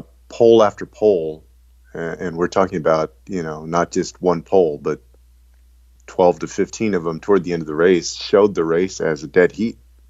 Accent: Texas, United States; as a Texan who has watched sort of investment be made in other states for a long time and truly has felt that we had an opportunity here in Texas

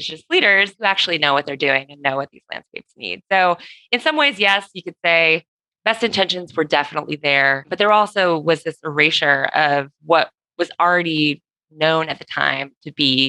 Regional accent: California, United States; But I, as you know, as a Californian, going into autumn is really when those risks start to peak anyway.

